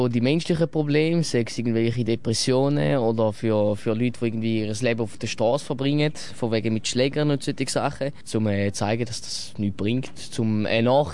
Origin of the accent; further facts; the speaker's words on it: Matzingen, Thurgau, Switzerland; ich komme aus Matzingen. Ich bin von Thurgau.